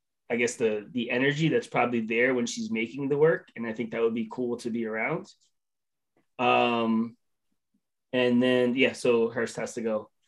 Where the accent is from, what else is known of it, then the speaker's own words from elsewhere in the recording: New York, United States; obviously growing up in New York, but living in New York City